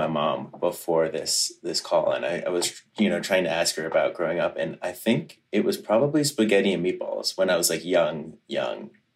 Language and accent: English; Kentucky, United States; now in Boston, United States; But also growing up in Kentucky, the transition to such a diverse food scene in Boston was really eye-opening.